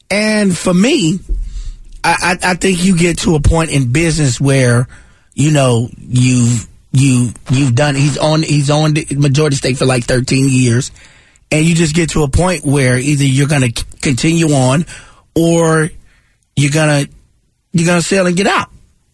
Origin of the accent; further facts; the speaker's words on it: Charlotte, North Carolina, United States; I'm from Charlotte where Michael Jordan is the owner of the Charlotte Hornets.